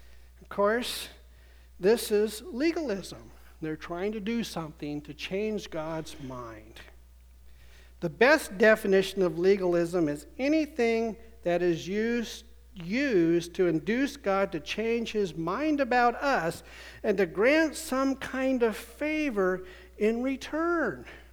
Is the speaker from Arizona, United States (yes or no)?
yes; Arizona, United States; And I grew up in Arizona, and there we have many Indian reservations.